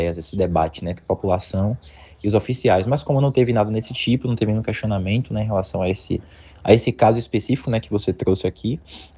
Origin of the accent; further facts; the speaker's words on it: Salvador, Bahia, Brazil; Eu não sou de Conquista, eu sou de Salvador, inclusive já voltei de viagem.